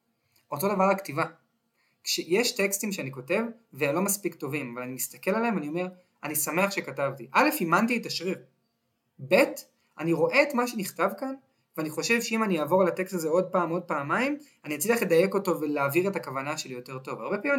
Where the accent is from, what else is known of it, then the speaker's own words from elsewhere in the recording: Tel Aviv, Tel Aviv District, Israel; חנייה בתל אביב, כתל אביבי, חנייה בתל אביב זה על ההיסטור